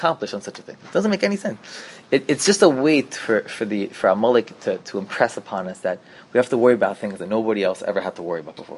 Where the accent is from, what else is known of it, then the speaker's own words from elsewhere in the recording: Los Angeles, California, United States; I'm from Los Angeles.